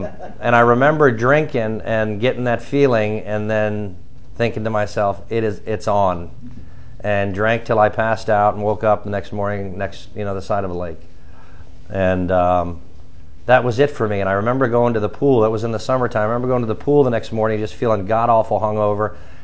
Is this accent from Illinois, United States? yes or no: yes; Chicago, Illinois, United States; born there; I was born in Chicago to a Catholic family of four brothers and sisters, two older brothers, two younger sisters.